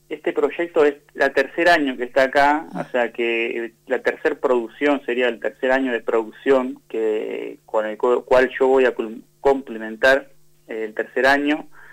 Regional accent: Patagonia, Argentina; te comenté que soy de la Patagonia, también estoy en la Patagonia

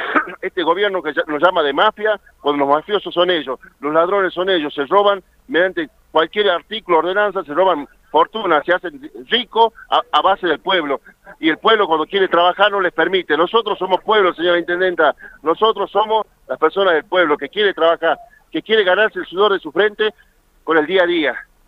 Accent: Salta, Argentina; no somos salteños

